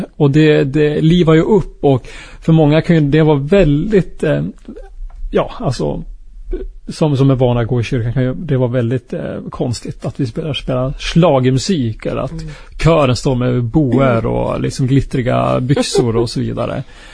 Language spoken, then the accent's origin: Swedish; Arvidsjaur, Norrbotten County, Sweden; now in Skellefteå, Sweden; 2022 fick jag en fråga från min hemort Arvidsjaur. Och då bor jag inte i Arvidsjaur, då bor jag i Skellefteå.